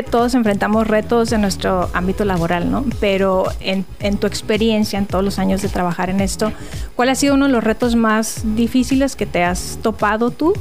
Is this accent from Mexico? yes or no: yes; Mexico; Como mexicanos precisamente, como no tenemos esa cultura ni de ahorro ni de prevención, ninguna de las dos